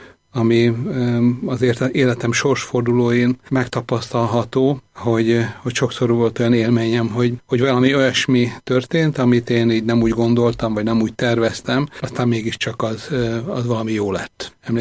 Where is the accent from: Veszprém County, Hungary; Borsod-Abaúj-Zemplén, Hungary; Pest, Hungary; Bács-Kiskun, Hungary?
Veszprém County, Hungary; Balatonfűzfő; Vagy amikor 14 évesen gimnáziumba készültem, akkor sokat hecceltek, csúfoltak a volt osztálytársaim, otthon Balatonfűszön